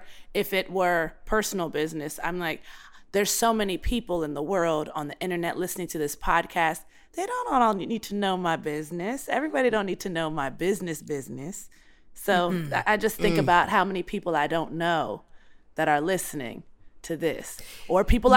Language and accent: English; Baltimore, Maryland, United States; I'm from Baltimore. We don't hold our tongues there.